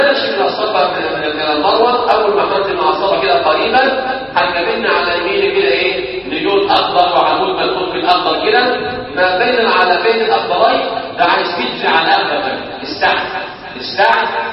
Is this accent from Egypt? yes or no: yes; Egypt; اخواننا المسافرين وخاصه احنا مصريين